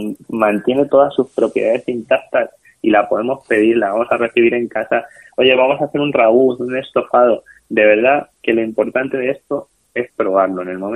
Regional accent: Toledo, Castilla-La Mancha, Spain; yo soy de Toledo y una de las elaboraciones que más realizamos es la perdiz.

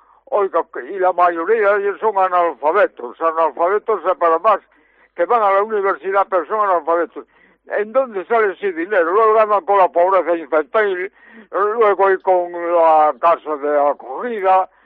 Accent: Spain; Como español

